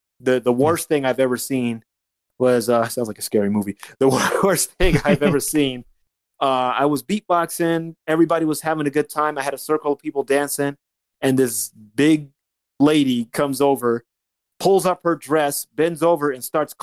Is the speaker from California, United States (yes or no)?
yes; California, United States; also born or lived in Las Vegas; now in New York, United States; So basically, I moved to New York from Vegas. Originally from California, moved to Vegas in 1996, and then I moved to New York by myself in 2011 to pursue my career